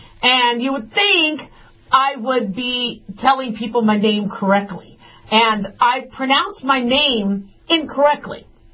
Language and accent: English; United States; I'm American. I was born in America, but my father was from Israel. My mom's American, so I'm half Cleveland.